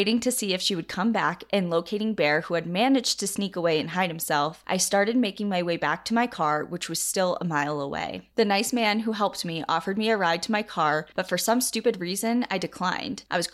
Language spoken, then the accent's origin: English; Colorado, United States; Growing up in Colorado, I know all of this information